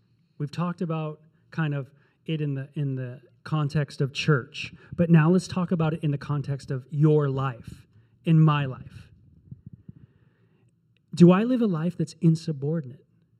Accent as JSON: {"language": "English", "town": "North Hollywood", "region": "California", "country": "United States", "said": "hey, guys, by the way, I'm from North Hollywood."}